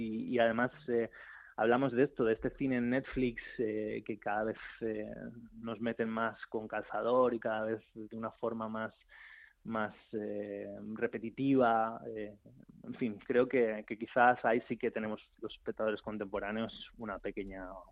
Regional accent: Spain; creo que es parte del desarrollo personal como cinéfilo o como ser humano, ¿no? Como español.

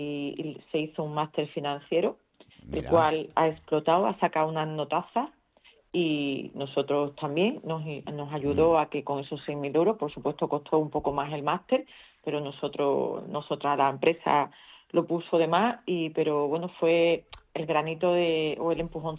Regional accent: Trebujena, Andalusia, Spain; sigue siendo la casa familiar donde me crié, donde nacieron todos mis hermanos, y esa es la sede principal. Seguimos estando en Trebujena

